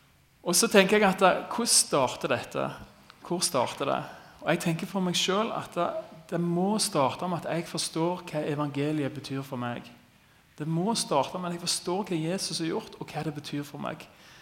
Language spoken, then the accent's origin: Norwegian; Vigrestad, Rogaland, Norway; Jeg kommer også fra Vigrestad. Jeg er oppvoksen der, og hele livet mitt, utenom noen lite år kanskje, har jeg bodd der.